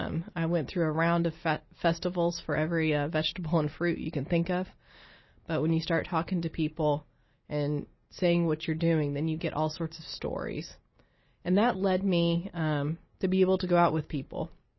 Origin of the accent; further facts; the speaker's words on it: Appalachia, United States; I've seen this with my generation growing up in Appalachia